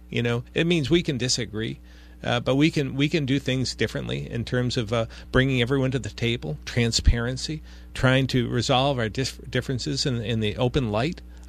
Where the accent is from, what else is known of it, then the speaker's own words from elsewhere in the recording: Barre, Vermont, United States; I grew up in Barrie, rich ethnic history there, all revolving around the economy, which is Granite.